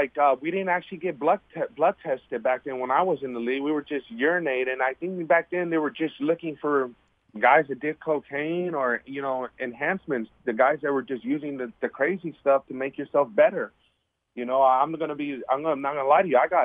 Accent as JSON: {"language": "English", "region": "California", "country": "United States", "said": "When I played, I called it medical marijuana because I'm from California."}